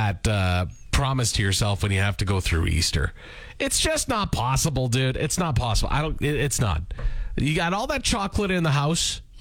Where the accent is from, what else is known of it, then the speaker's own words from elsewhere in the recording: Lanigan, Saskatchewan, Canada; Back in the day, in my hometown of Lanigan, Saskatchewan.